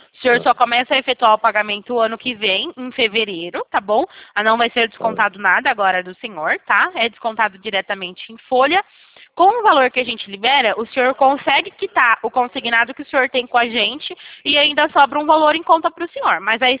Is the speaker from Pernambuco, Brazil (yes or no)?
no; Sumaré, São Paulo, Brazil; Eu sou daqui de Sumaré.